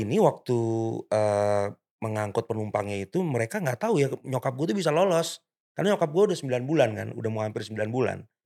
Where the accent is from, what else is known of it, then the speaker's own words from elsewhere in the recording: Jakarta, Indonesia; born there; Tapi gue lahir di Jakarta lah.